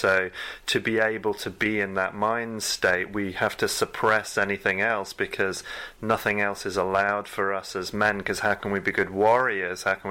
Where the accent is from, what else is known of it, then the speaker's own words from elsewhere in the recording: England, United Kingdom; I mean, as an Englishman, that takes right back to, you know, British stiff upper lip.